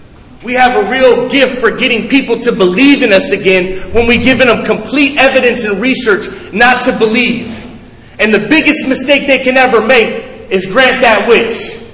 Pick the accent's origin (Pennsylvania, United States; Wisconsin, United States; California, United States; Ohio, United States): California, United States; I'm from California. And like we've had legalized marijuana for 20 years.